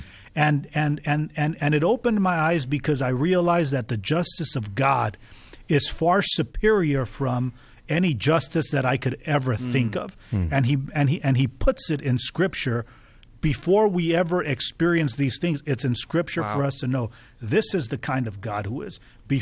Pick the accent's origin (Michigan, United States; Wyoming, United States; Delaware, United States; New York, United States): Michigan, United States; East Lansing; because I'm from East Lansing, Michigan, and we send a lot of gymnasts, you know, into to the Olympics